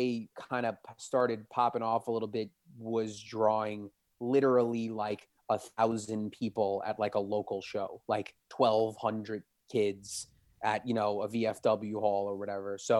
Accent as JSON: {"language": "English", "town": "Smithtown", "region": "New York", "country": "United States", "said": "with some more like punk stuff in the area that I was from. I'm from Smithtown."}